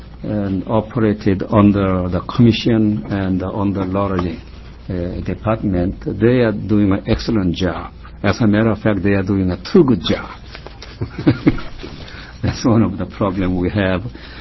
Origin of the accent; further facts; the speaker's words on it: South Korea; accent: Korean; English is a second language; Okay, maybe my strong Korean accent.